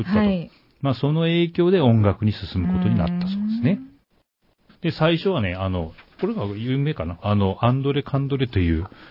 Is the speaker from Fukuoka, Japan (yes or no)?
yes; Itoda, Fukuoka, Japan; 筑豊ですね、田川郡糸田町というところなんですけど、まあ、田川っていうと、炭鉱町なんですね。で、そちらで、出身なんですけども、よく調べたらですね、原籍は、高知県。